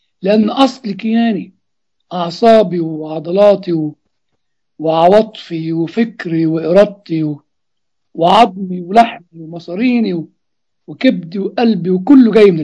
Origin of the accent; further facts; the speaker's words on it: Upper Egypt, Egypt; وعندنا في الصعيد يروح يضربوا خرطوش ونار